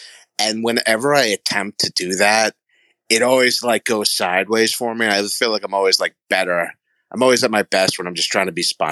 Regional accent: Huntington, New York, United States; born there; now in Delray Beach, United States; I was born in Huntington, New York.

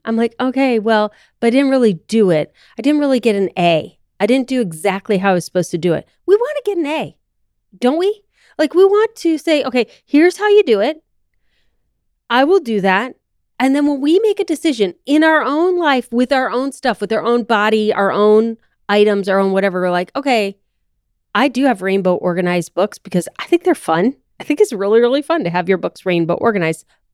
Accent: United States; So I'm an American.

